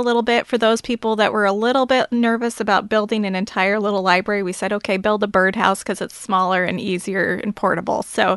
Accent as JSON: {"language": "English", "town": "Astoria", "region": "Oregon", "country": "United States", "tie": "born or raised there", "said": "So I grew up here in Astoria, and I actually kind of traveled around a little bit, went out to the Midwest and got my master's degree in library science."}